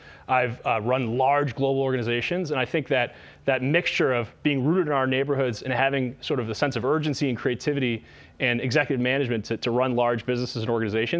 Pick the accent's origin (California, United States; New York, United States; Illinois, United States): Illinois, United States; Chicago; I grew up in Rogers Park. I'm a lifelong Chicagoan. I'm the youngest of eight from a huge Chicago family.